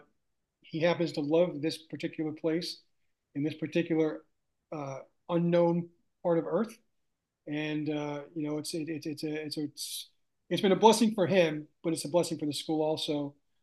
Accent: Long Island, New York, United States; because I was growing up on Long Island in New York

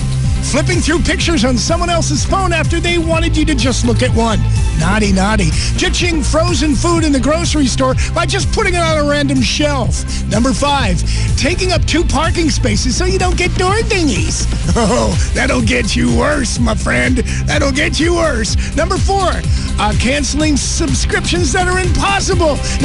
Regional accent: Wilkes-Barre, Pennsylvania, United States; Or I grew up in Wilkes-Barre.

